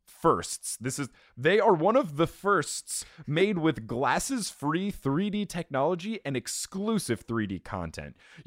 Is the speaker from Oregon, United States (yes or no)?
no; Manhattan, New York, United States; Because I'm a Manhattan